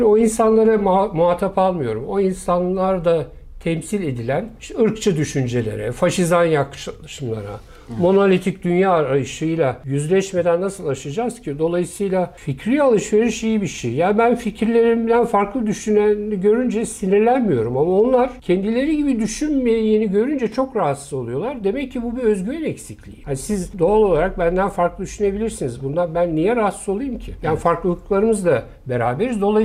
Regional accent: Üsküdar, Istanbul, Turkey; ben bir Üsküdarlı olarak 1960'larda 1,5 milyonluk İstanbul'da yaşadım.

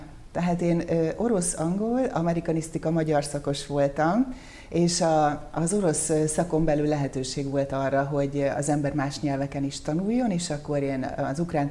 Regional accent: Borsod-Abaúj-Zemplén, Hungary; nem vagyok kárpátaljai. Sokan azt gondolják, hogy az vagyok, de én Borsodabói Zemplén megyéből, azon belül is Abaújból származom. Hát viszonylag közel van Kárpátaljához.

